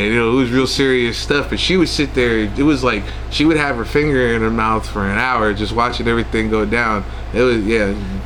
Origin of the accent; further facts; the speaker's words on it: New York City, New York, United States; Well, I grew up in New York City, and White Plains movie theater when I was a kid was $4.